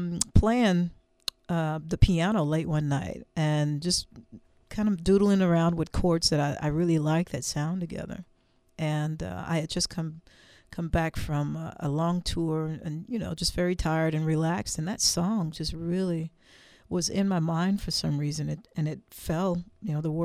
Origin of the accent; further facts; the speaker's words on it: Gause, Texas, United States; I grew up in Central Texas, a little place called Gause, G-A-U-S-E, just north of Austin, about two and a half hours north of Austin on Highway 79.